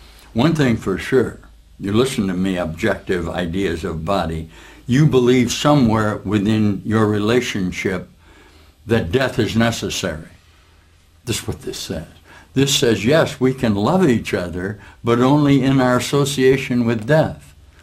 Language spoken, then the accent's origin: English; United States; my determination to justify a goal of peace and harmony and love that I could find in my country as an American, and I found it.